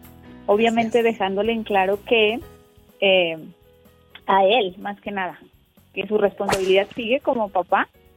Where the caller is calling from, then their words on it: Guadalupe, Nuevo León, Mexico; Yo le llamo de Guadalupe, Nuevo León.